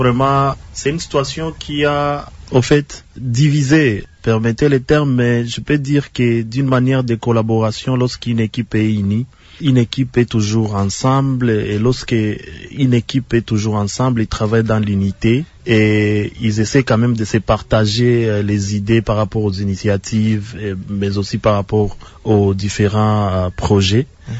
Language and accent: French; Uvira, South Kivu, DR Congo; Moi, je suis natif d'Ouvira. Si aujourd'hui, je suis à Ouvira, et donc, je suis d'abord à la maison.